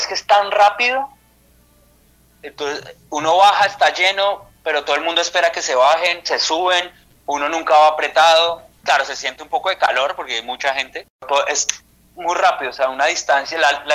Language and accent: Spanish; Colombia; Somos cuatro colombianos